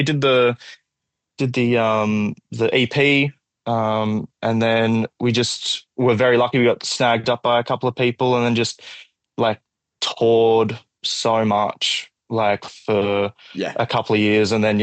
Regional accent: Maitland, New South Wales, Australia; So we grew up in Maitland with the saxophonist Adam, and we all went to high school together.

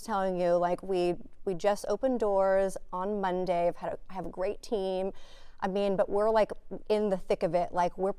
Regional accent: Houston, Texas, United States; I'm from Houston, and so I would only stay in Houston.

